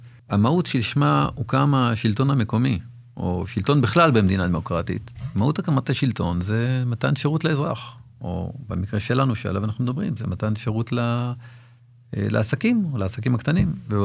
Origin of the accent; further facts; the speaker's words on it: Netanya, Central District, Israel; born there; נולדתי בנתניה